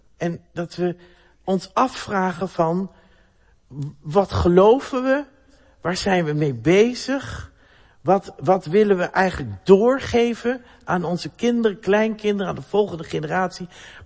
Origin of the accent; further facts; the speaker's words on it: Enschede, Overijssel, Netherlands; Bij ons in Enschede, met die textielindustrie, waar kwam al dat katoen vandaan?